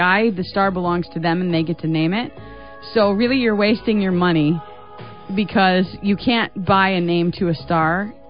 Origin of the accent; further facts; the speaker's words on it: Detroit, Michigan, United States; another artist from my hometown of Detroit, Michigan.